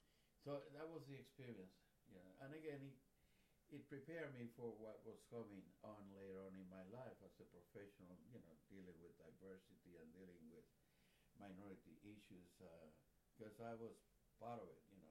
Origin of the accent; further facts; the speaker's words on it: Puerto Rico; My wife is what we call New Rican. She was born and raised in New York, but from Puerto Rican parents who had moved from my hometown to the United States in the 30s.